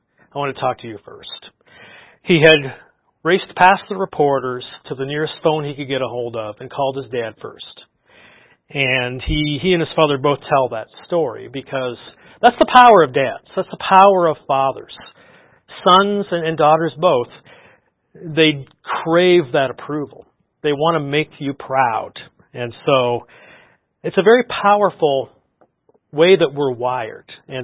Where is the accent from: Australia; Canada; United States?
Canada; as a Canadian boy growing up in the late 70s, early 1980s